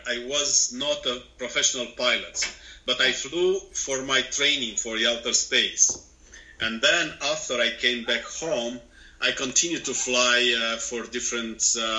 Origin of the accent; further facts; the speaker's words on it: Romania; We are 7 people from Romania.